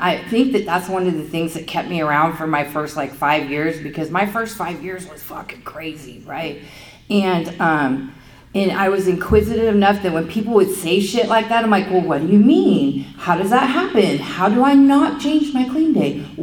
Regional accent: Oregon, United States; So I'm from Oregon. I grew up in Oregon.

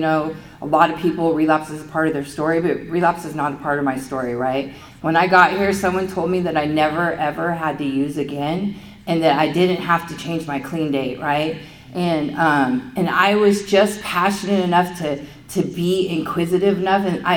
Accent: Oregon, United States; So I'm from Oregon. I grew up in Oregon.

